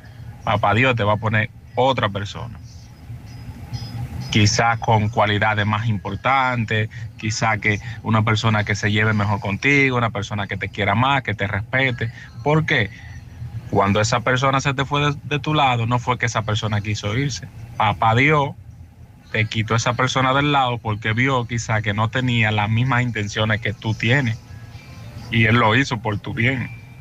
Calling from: Santiago, Dominican Republic; Soy dominicano … desde aquí de Santiago.

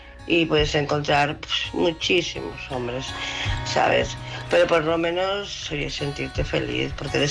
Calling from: Barcelona, Catalonia, Spain; de Barcelona.

